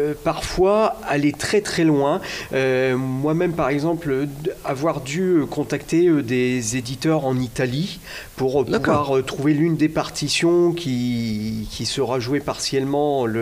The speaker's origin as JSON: {"language": "French", "town": "Saint-Quentin", "region": "Hauts-de-France", "country": "France", "said": "je suis originaire de Saint-Quentin et je travaille à l'heure actuelle au Conservatoire de Noyon où j'enseigne la clarinette et j'enseigne également la musique de chambre en région parisienne."}